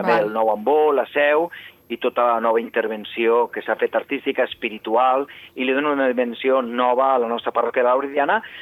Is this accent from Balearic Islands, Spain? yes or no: no; Catalonia, Spain; Jo recordo de petit a la Vall d'Aran